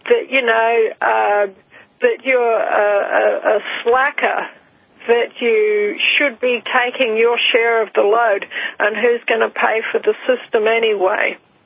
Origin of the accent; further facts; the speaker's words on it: Rotorua, Bay of Plenty, New Zealand; When I was growing up in Rotorua in New Zealand, okay, I grew up among the Maori people